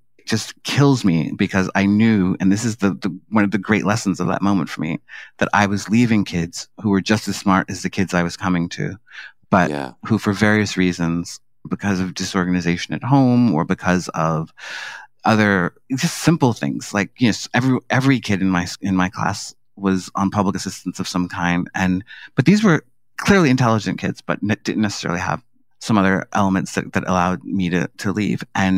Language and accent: English; New York City, New York, United States; Yeah, so I grew up in Harlem in, you know, the 1970s and 80s. Harlem was definitely pre-gentrification. I grew up in the Grant Housing Projects, which are on the west side of Harlem.